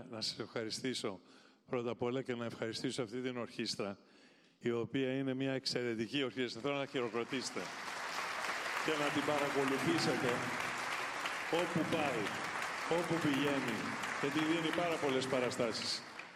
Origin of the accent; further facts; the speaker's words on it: Schinoussa, South Aegean, Greece; ένα τραγούδι που έγραψα για το νησί μου, τις Σινούσες.